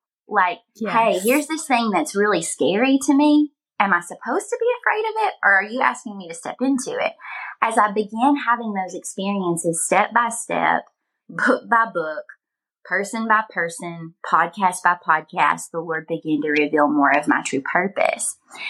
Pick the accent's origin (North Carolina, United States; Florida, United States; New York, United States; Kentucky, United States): Kentucky, United States; Glasgow; I come from Glasgow, Kentucky, a very small town. I grew up in church.